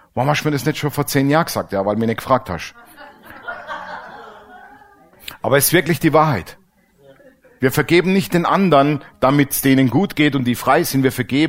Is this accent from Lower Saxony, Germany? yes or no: no; Baden-Württemberg, Germany; Ich komme ja ursprünglich aus dem Schwäbischen.